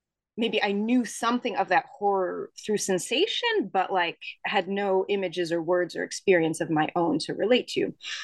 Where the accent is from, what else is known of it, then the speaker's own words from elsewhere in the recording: United States; And when I was born and growing up in the United States, I mean, it was constantly, like, people constantly told me how lucky I was